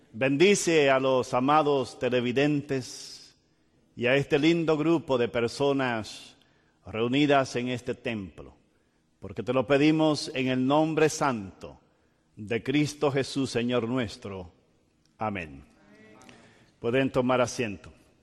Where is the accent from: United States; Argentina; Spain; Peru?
United States; Portland, Oregon; Hay un puente allá en Portland, Oregon, de donde yo vengo